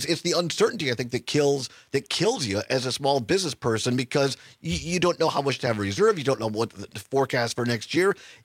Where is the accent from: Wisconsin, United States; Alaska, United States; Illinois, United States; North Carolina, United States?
Wisconsin, United States; Center; I think this is great because as I travel, I grew up originally in Center, Wisconsin, a town of 5,000 people.